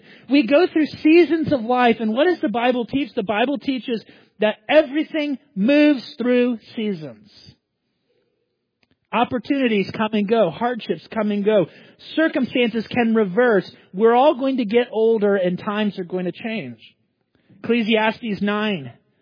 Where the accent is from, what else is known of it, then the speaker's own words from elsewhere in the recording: Florida, United States; also born or lived in Ghana; now in Maryland, United States; You know, in Maryland, we actually have four seasons. When I grew up in Florida, we didn't have four seasons.